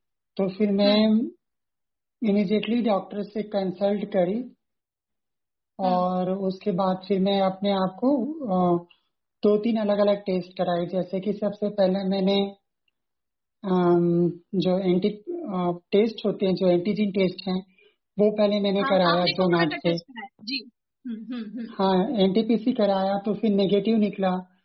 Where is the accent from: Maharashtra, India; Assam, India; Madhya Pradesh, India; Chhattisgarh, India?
Chhattisgarh, India; Raipur; हाँ, मैं रायपुर से हूँ और